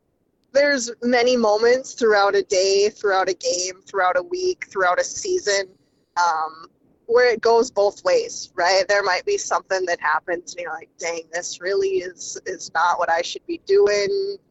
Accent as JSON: {"language": "English", "town": "Oneida", "country": "United States", "tie": "born or raised there", "said": "lives in my hometown of Oneida."}